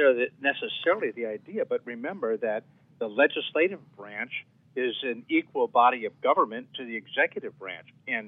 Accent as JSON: {"language": "English", "region": "Wisconsin", "country": "United States", "said": "I'm from Northeast Wisconsin. We're one of the largest dairy and cheese producing areas in the world."}